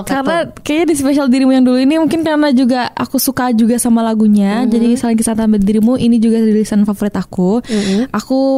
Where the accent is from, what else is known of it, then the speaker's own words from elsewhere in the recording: Bali, Indonesia; Iya, di kampung halaman aku.